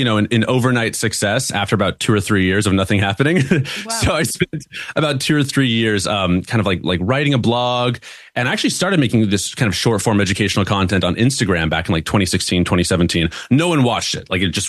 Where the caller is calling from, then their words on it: Seattle, Washington, United States; I'm calling in from Seattle in the U.S. So it's early in the morning for me right now.